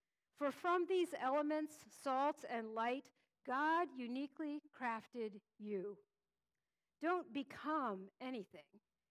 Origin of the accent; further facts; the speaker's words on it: Pennsylvania, United States; Growing up in Pennsylvania, you either rooted for Penn State or Pitt.